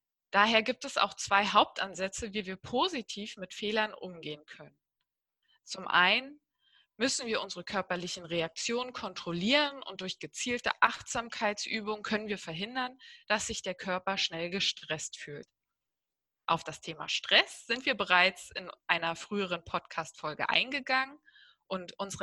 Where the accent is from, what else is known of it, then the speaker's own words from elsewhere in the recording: Germany; Und darin sind wir Deutsche sehr gut.